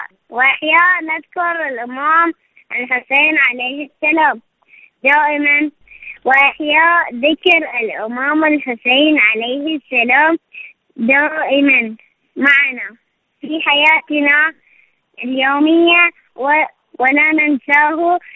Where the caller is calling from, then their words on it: Iraq; من العراق.